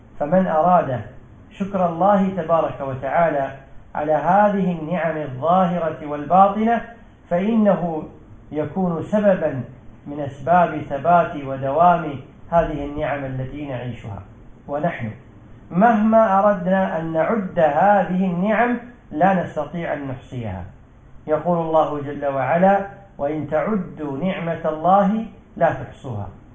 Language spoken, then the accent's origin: Arabic; United Arab Emirates; على بلدنا الإمارات خاصة وعلى سائر البلاد